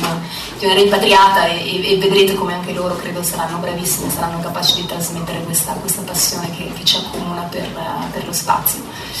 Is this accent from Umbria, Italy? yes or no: no; Malé, Trentino-Alto Adige, Italy; Con il Trentino è evidente ho un legame forte, sono cresciuta in Trentino, in Val di Sole, a Malé.